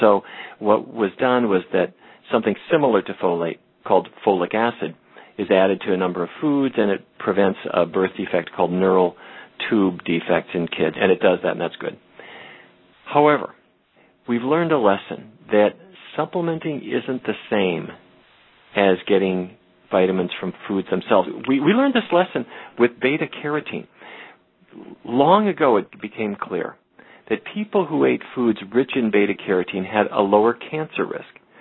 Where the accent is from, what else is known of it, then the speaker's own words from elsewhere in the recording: North Dakota, United States; something that I learned about as a kid growing up in North Dakota.